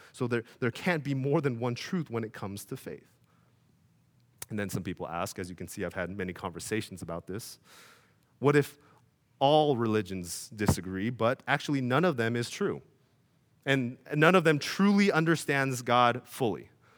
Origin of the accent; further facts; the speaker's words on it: United States; it's only because I was raised in America that I was Christian.